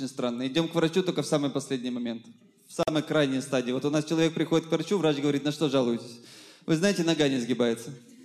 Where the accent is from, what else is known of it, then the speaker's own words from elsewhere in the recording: Odesa, Odesa Oblast, Ukraine; now in Moscow, Russia; Я действительно приезжий, но я приехал не из Зимбабве, я приехал из Одессы, я давно живу в Москве, я уже планирую понемножку получить российское гражданство.